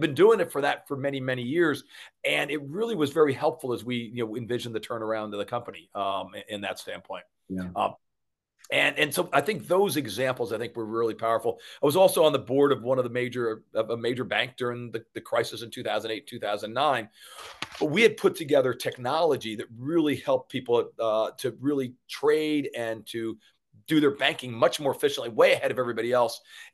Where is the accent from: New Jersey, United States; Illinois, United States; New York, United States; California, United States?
New Jersey, United States; Newark; So I grew up in Newark and a Jersey guy, and then went to school down south